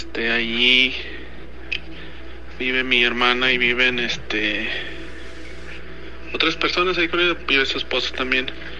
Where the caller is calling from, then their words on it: Katy, Texas, United States; de Katy, Texas. Siempre escucho su programa